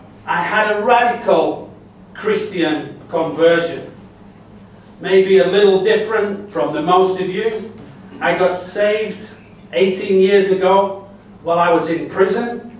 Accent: England, United Kingdom; born there; I am British. I was born in England, but I'm half Welsh. My father is Welsh. I'm 50 years young.

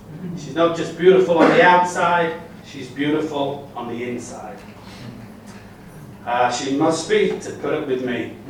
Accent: England, United Kingdom; born there; I am British. I was born in England, but I'm half Welsh. My father is Welsh. I'm 50 years young.

